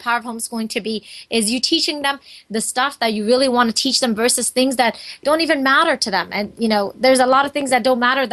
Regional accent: United States; We were raised in America since we were six. We did not have our faith growing up.

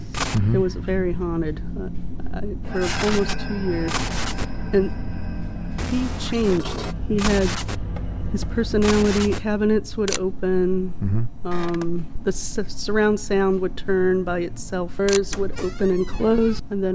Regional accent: Hollywood, Florida, United States; born there; Well, I was born in Hollywood, Florida.

